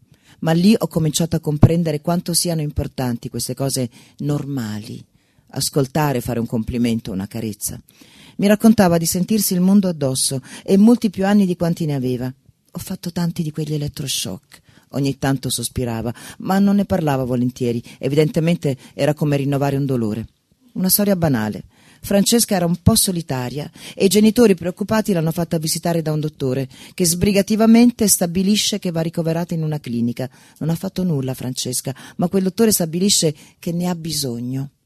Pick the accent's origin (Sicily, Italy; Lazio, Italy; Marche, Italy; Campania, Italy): Lazio, Italy; nel paese dove sono nata e cresciuta, nel Viterbese